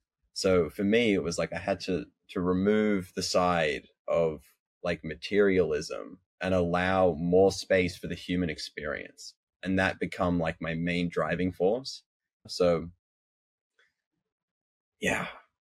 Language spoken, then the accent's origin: English; Sydney, New South Wales, Australia; So, like, you know, I grew up in Sydney and middle class family.